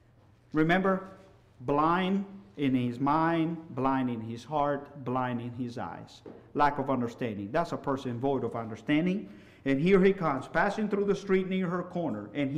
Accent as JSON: {"language": "English", "country": "El Salvador", "tie": "born or raised there", "second_language": "English", "said": "Growing up, I had the opportunity, of course, growing up in El Salvador."}